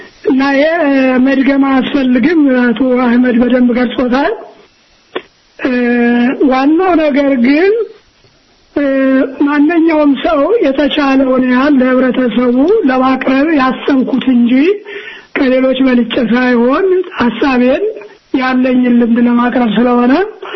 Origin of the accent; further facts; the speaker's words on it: Gondar, Amhara, Ethiopia; እኔ እንግዲህ መጀመሪያ ያደኩት ጎንደር ነው ጎንደር አደኩ